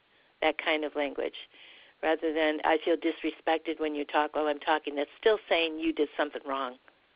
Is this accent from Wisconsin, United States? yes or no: yes; Wisconsin, United States; Sure, I'm from Wisconsin.